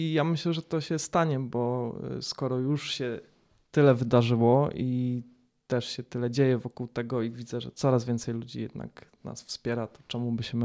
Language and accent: Polish; Katowice, Silesian Voivodeship, Poland; myślę, że premiera będzie w Katowicach, dlatego że my jesteśmy stąd.